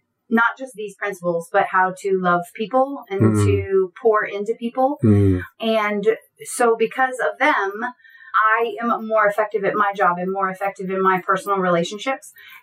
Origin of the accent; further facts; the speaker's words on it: Texas, United States; And I am a Texan. So China is very different from Texas.